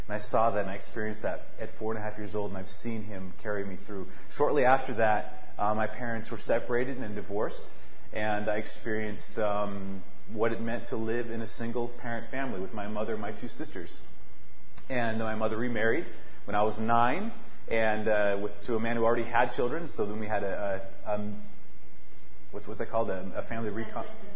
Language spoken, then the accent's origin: English; Seattle, Washington, United States; I was born in Seattle, Washington, not far from here. And I grew up as a Seattle Seahawks fan